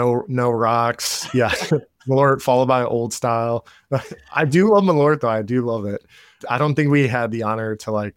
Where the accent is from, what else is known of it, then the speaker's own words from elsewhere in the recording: Chicago, Illinois, United States; Chicago townie. I've never left the city, I've been other places, right? Okay. I've traveled, but this is my hometown. I'm a big Chicago lover.